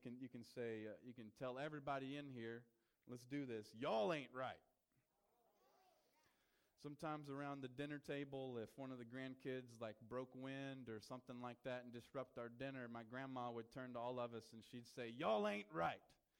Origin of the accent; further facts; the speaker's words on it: South Carolina, United States; Turn to your neighbor and say, I'm going to teach you some southern language today. I'm from South Carolina, if you don't know.